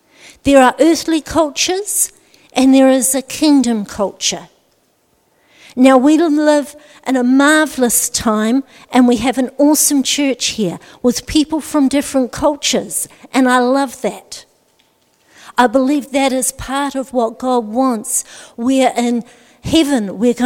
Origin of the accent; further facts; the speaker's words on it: New Zealand; born there; I'm born as a Kiwi, but I was raised with a very strong Scottish culture.